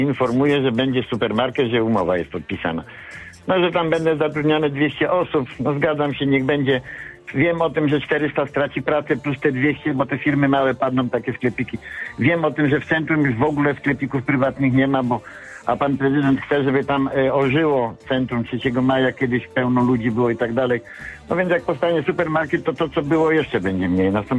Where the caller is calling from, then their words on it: Włocławek, Kuyavian-Pomeranian Voivodeship, Poland; U nas we Włocławku jest tak dużo w centrum praktycznie, rzecz biorąc, supermarketów